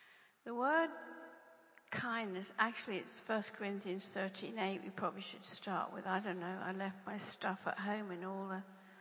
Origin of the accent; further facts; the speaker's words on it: England, United Kingdom; Rod's American and I'm English, and we're in a marriage covenant of England and America.